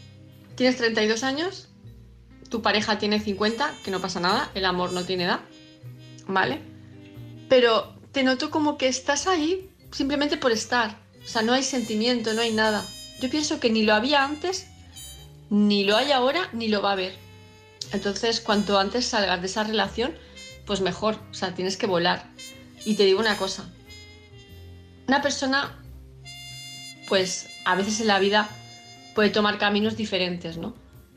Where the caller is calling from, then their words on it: Palma de Mallorca, Balearic Islands, Spain; de Palma de Mallorca